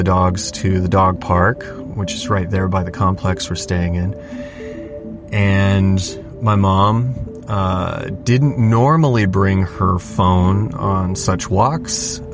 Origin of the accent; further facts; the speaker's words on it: California, United States; We're from California, just north of Los Angeles.